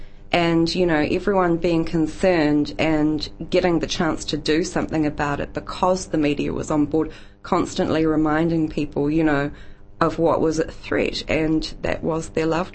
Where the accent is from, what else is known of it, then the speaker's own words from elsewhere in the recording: Tasman, New Zealand; Growing up in New Zealand, swimming in the Takaka River, growing up, you know, in Golden Bay